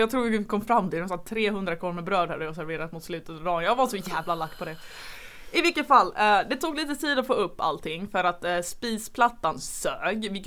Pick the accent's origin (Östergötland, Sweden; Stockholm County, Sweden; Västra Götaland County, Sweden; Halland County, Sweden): Västra Götaland County, Sweden; Gothenburg; Jag är uppvuxen i Göteborg.